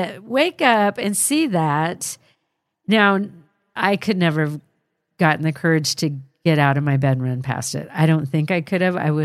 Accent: Waxhaw, North Carolina, United States; I grew up in and around Waxhaw, North Carolina.

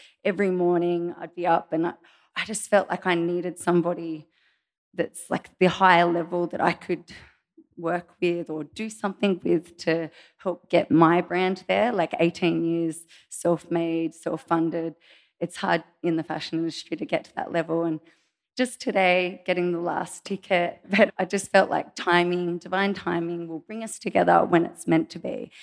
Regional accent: Australia; I am an Australian fashion designer.

